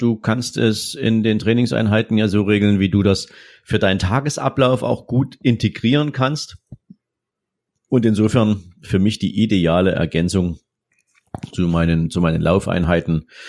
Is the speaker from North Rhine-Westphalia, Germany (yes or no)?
no; Dresden, Saxony, Germany; Ich komme aus Dresden, also wohne in der wunderschönen Landeshauptstadt von Sachsen, habe hier ein kleines Häuschen, lebe hier zusammen mit meiner Frau, mit meinem Sohn.